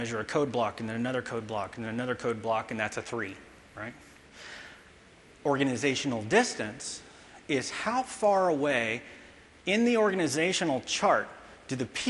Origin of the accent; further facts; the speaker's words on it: Texas, United States; And I can say that because I'm from Texas, not from Spain.